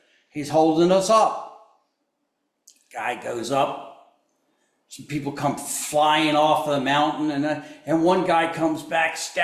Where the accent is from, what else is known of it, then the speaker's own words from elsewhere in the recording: the South, United States; yeah, I know I'm from the South.